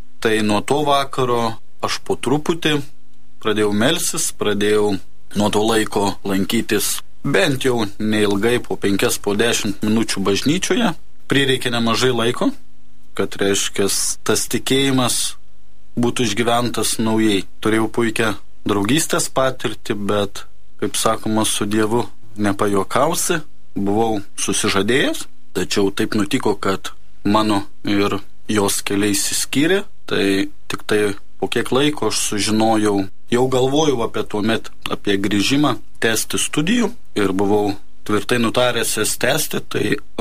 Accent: Troškūnai, Utena County, Lithuania; Esu kilęs iš Anykščių rajono, Troškūnų

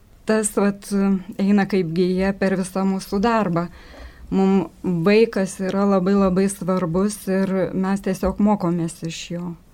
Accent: Kaišiadorys, Kaunas County, Lithuania; Aš pati esu iš Kaišiadorių ir labai turiu didelį palaikymą ten.

